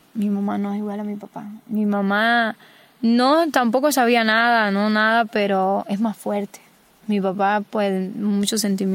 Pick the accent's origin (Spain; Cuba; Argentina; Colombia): Cuba; moved away as an adult; El día 2 cumplo un mes que salí de Cuba, pero me pasé 7 en México.